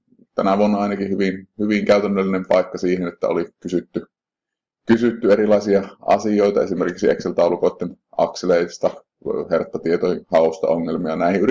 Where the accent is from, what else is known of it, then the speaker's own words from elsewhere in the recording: Pieksämäki, South Savo, Finland; Itse olen Pieksämäeltä kotoisin